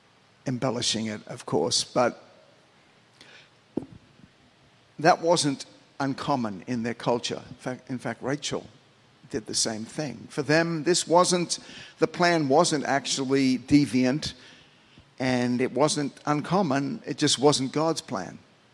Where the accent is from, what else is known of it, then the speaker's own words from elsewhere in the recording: Australia; moved away as an adult; now in United States; when I came over from Australia to this country, I met a girl here in California.